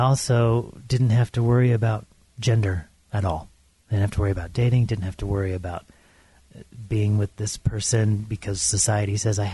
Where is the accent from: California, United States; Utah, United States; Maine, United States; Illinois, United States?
Utah, United States; Salem; also born or lived in Portland, Oregon; So I was flown to Utah and raised in Salem, Utah, small